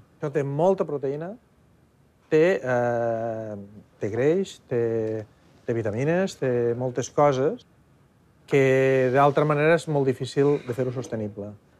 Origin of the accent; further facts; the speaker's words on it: Bellcaire d'Urgell, Catalonia, Spain; Jo soc de Bellcaire de Lleida, per tant, i me'ls menjo.